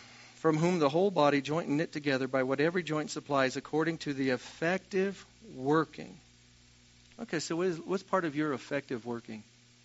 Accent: Custer, United States; I grew up here in Custer, was gone for 2 years at Rhema, gone to Rushville for 4 years, and then God put it in our heart to move back here.

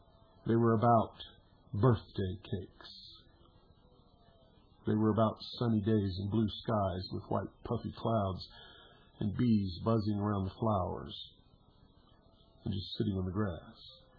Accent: California, United States; born there; I was born in Bigsby Knowles Maternity Hospital in California on May the 6th, 1943.

